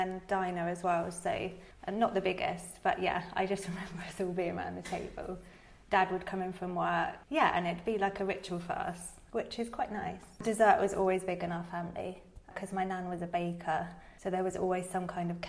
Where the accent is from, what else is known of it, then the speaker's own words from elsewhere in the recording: St Ives, United Kingdom; Yeah, so I grew up in St Ives.